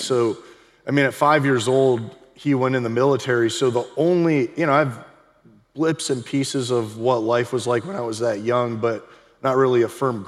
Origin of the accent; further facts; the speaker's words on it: Ohio, United States; now in Alabama, United States; Yeah, I grew up in Northeast Ohio, a small farm town. I mean, there's a lot of those kind of towns here in Alabama that, you know, mirror where I grew up. But one of 12 kids, I grew up going to church